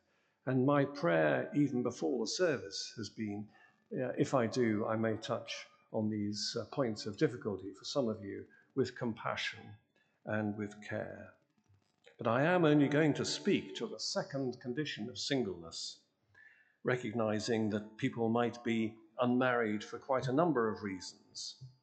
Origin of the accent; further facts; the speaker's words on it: North East England, United Kingdom; because I come from Northumberland